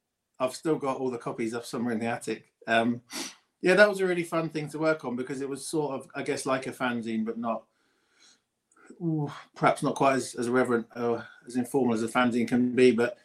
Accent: Ipswich, East of England, United Kingdom; born there; I was born in Ipswich.

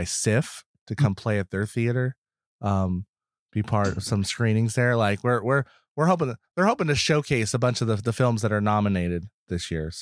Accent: Boston, Massachusetts, United States; I'm from Boston. I say the wrong things all the time here sometimes.

